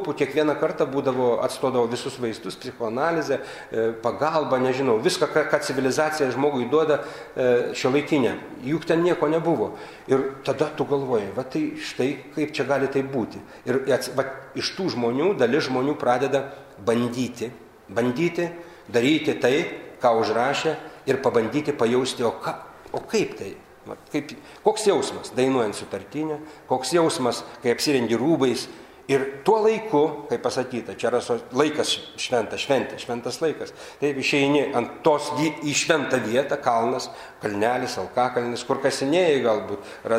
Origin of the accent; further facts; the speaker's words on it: Švenčionys, Vilnius County, Lithuania; aš iš Švenčionių kilęs, tai mano tėviškė